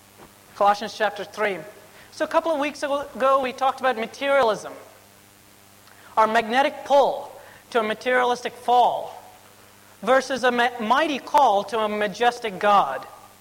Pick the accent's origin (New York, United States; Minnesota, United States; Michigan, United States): New York, United States; I guess as a New Yorker or whatever, a little skeptical on the inside